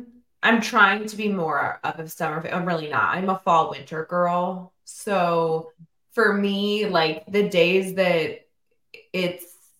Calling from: Chicago, Illinois, United States; I'm listening from Chicago

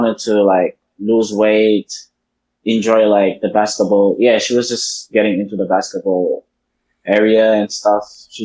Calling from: Senegal; Senegal. It's in West Africa.

